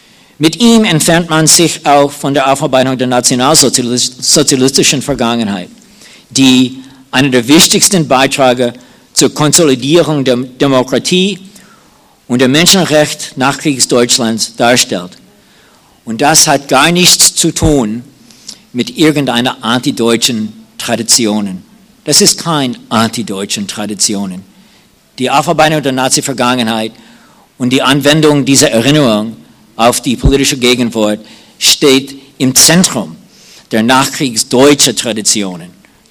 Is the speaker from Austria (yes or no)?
no; Washington, District of Columbia, United States; New York City und Washington D.C., meine Heimat